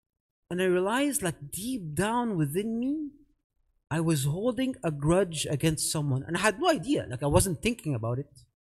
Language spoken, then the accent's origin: English; Canada; I'm Canadian, man.